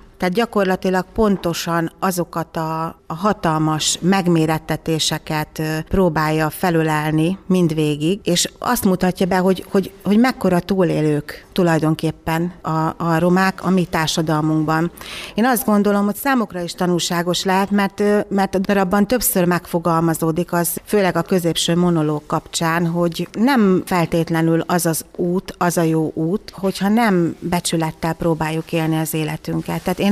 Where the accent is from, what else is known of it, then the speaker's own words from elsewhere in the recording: Hungary; magyar romaként